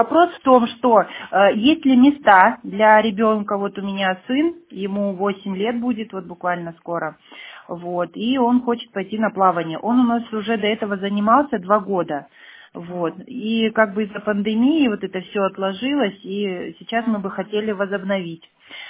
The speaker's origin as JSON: {"language": "Russian", "country": "Kazakhstan", "moved": "yes", "said": "Мы занимались вообще в Казахстане. Мы из Казахстана в том году, в конце года приехали."}